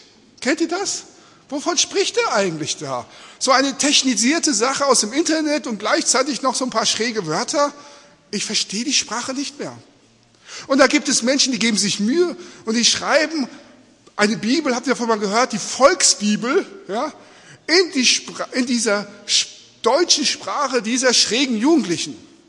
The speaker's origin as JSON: {"language": "German", "country": "Australia", "tie": "born there", "second_language": "German", "said": "Mutter kommt aus Peru. Geboren bin ich in Australien."}